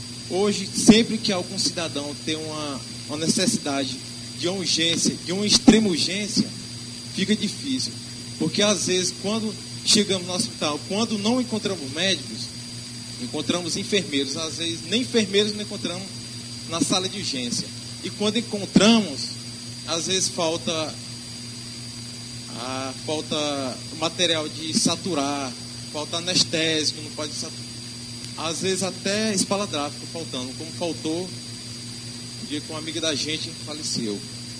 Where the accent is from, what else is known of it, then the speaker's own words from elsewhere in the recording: Guadalupe, Piauí, Brazil; also born or lived in Teresina; Eu passei 8 anos em Teresina, quando eu falava e comentava, e os amigos perguntavam, de onde você é? Eu falava de Guadalupe.